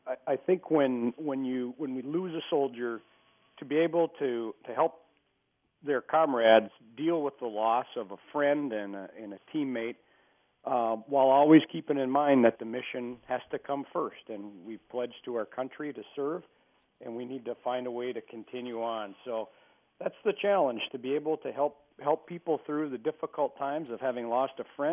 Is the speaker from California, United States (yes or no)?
no; Olivia, Minnesota, United States; I thought back on the Memorial Days when I was a youngster growing up in Olivia.